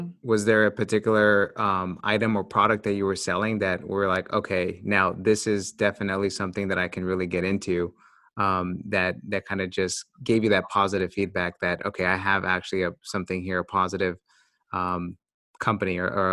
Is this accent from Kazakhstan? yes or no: yes; Almaty, Kazakhstan; English is a second language; moved away; I grew up in an area where I grew up in Almaty, and at the time, the average income for per household was between $15,000 to $20,000 a year